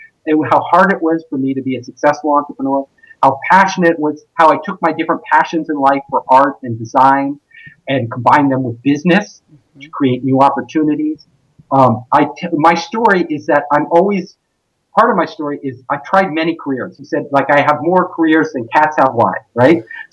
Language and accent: English; California, United States; Like I was raised in California. I grew up in California. This is my home.